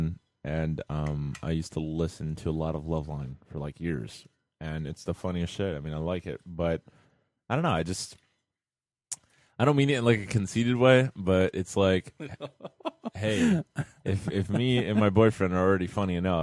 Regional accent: United States; born there; I wasn't born there. I was born in America, so I'm an American.

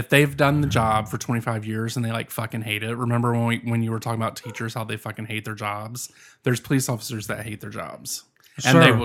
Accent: Virginia, United States; So, and I probably did say it because I'm from Virginia and I feel like I can say it.

